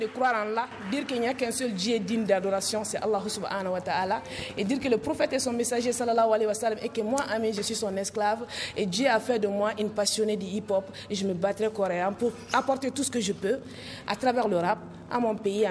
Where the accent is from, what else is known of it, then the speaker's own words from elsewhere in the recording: Mahina, Kayes, Mali; born there; moved away; Moi je suis née à Mahina, je ne suis pas née à Bamako, c'était un village.